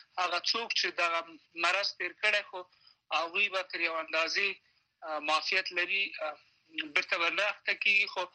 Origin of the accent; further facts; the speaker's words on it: Laghman, Afghanistan; او په کلی کې چې زه د لغمان یم